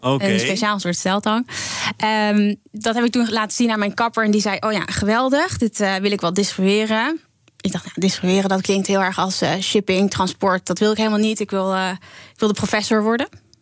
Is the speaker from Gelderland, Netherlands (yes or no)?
yes; Scherpenzeel, Gelderland, Netherlands; moved away as an adult; also born or lived in London; Ik ben opgegroeid in Scherpenzeel. Dat zit bij Amersfoort in de buurt. En toen ik naar Londen ging, kijk, toen was ik 19.